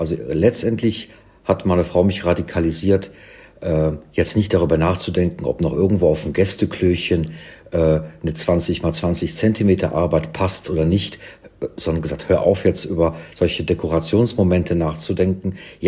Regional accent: Cologne, North Rhine-Westphalia, Germany; also born or lived in London; in Köln, in meiner Heimatstadt

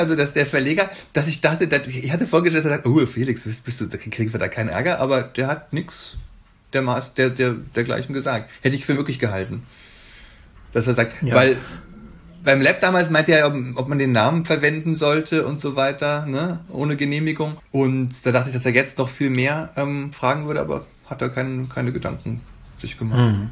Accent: Bavaria, Germany; now in Berlin, Germany; Also ich komme ja aus Bayern, wie gesagt, und ich bin 95 nach Berlin gekommen, bin also jetzt seit über 25 Jahren hier

